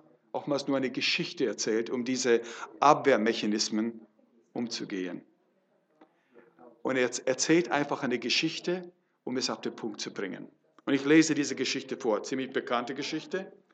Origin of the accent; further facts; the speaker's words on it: California, United States; German is a second language; Ich komme aus Amerika, Kalifornien.